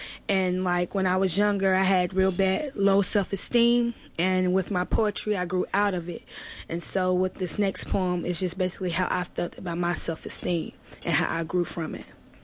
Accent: Dayton, Ohio, United States; I'm from Dayton, Ohio, so we had a lot of speech contests back there.

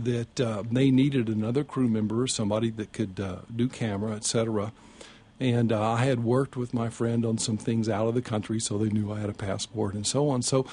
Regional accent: Texas, United States; I mean, I grew up in Texas, you know.

